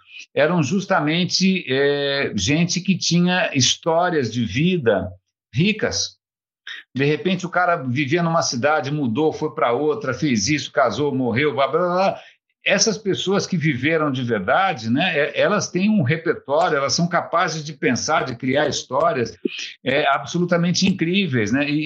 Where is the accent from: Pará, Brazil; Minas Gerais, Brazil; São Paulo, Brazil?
São Paulo, Brazil; eu nasci na Rua Nestor Pestana, aqui em São Paulo, e cresci na Rua São Luís. Eu sou a criatura mais urbana, eu morava praticamente na própria República